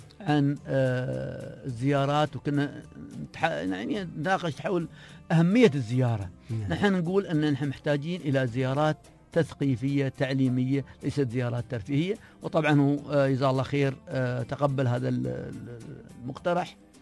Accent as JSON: {"language": "Arabic", "country": "United Arab Emirates", "said": "نحن بكل ابناء الامارات"}